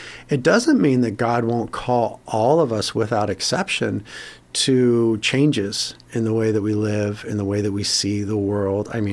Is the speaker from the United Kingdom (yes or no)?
no; Carpinteria, California, United States; we ended up starting a church in Carpinteria, my hometown, and several since then.